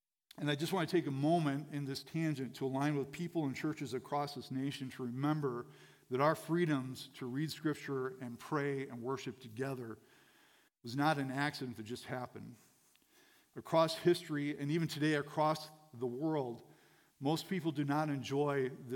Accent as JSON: {"language": "English", "country": "United States", "said": "it is something that I'm, as an American, I'm very passionate about, and this is Memorial Day weekend."}